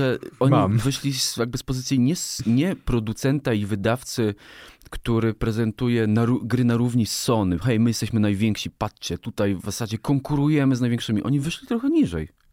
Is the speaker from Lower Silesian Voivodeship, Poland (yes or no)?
yes; Lower Silesian Voivodeship, Poland; born there; bo ja urodziłem się w Karkonoszy, byłem tam 50 razy